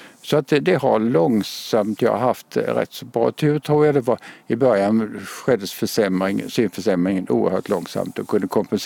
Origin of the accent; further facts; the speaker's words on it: Kalmar County, Sweden; accent: Småland dialect; now in Lund, Sweden; Jag är från Kalmar-trakten. Den dialekten går inte ur. Jag har bott i Kalmar sedan... Jag tog studenten i Kalmar. Och då var jag 20 år ungefär. Och sen har jag aldrig bott där.